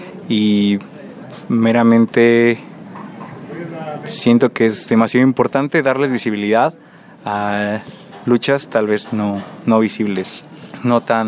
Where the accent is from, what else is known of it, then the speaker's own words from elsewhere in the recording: State of Mexico, Mexico; vengo de la universidad, estudio en Ciudad de México, soy del Estado de México y estudio psicología.